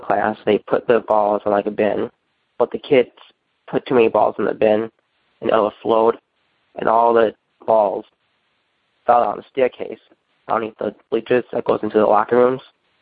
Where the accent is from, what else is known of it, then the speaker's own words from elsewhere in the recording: Minooka, Illinois, United States; I'm from Minooka, Illinois.